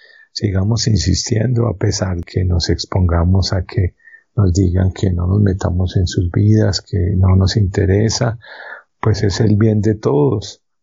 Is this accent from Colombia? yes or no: yes; Colombia; Como pueblo colombiano